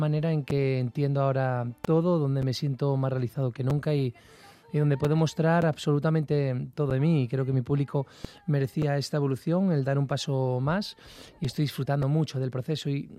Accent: Cantabria, Spain; now in Madrid, Spain; Cantabria, volver allí. En cuanto llegas, ves el mar, hueles a salitre, salir a mi casa, además tengo la suerte de vivir encima del mar

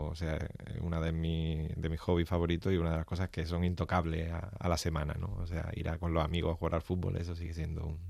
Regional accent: Marbella, Andalusia, Spain; moved away as an adult; donde yo vivía. Yo me crié en Marbella.

